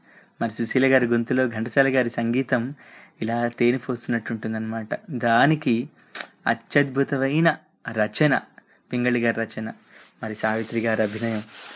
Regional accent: Vijayawada, Andhra Pradesh, India; మా చిన్నతనంలో విజయవాడలో మా ఇంటి ఎదురుకుండ రాములు వారి గుళ్ళో

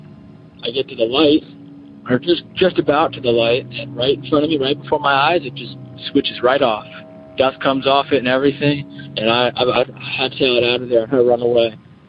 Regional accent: Maryland, United States; I'm from Maryland, and I currently live in one of the oldest houses in our county.

